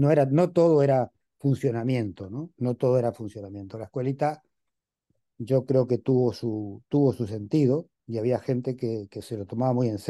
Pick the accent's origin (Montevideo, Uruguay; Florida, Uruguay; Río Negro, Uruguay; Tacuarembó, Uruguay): Montevideo, Uruguay; Yo no puedo ser marxista-leninista porque soy de Pocitos.